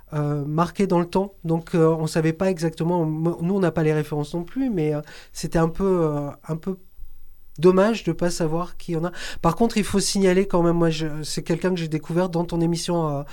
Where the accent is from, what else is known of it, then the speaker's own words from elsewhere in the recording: France; nous, on vient de France et il faut traverser l'Atlantique pour voir une drag queen française